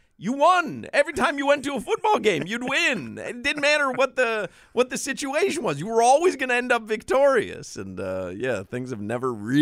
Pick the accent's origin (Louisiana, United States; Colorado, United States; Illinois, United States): Illinois, United States; Chicago; You know, I grew up in Chicago, so really I was more into college basketball than college football